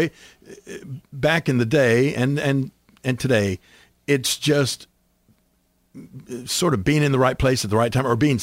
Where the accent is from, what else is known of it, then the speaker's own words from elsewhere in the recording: Memphis, Tennessee, United States; You know, we, like, of course, my hometown here in Memphis, Tennessee, wrestling was huge.